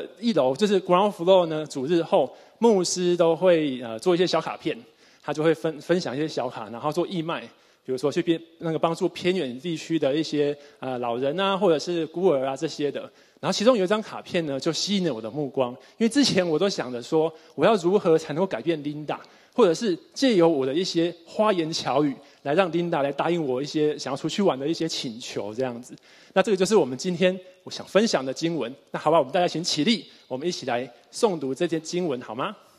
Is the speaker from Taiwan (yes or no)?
yes; Taiwan; moved away as an adult; now in Australia; 我太太是 Linda， 那我们两个呢是在台湾长大，那就在台湾读书工作，然后到了四年前的时候才到澳洲。